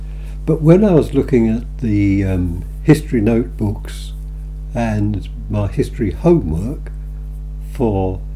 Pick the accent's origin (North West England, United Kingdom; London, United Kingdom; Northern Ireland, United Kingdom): London, United Kingdom; East Ham; East Ham, now called Newham, in East London. And I lived there until I joined the RAF in 1942.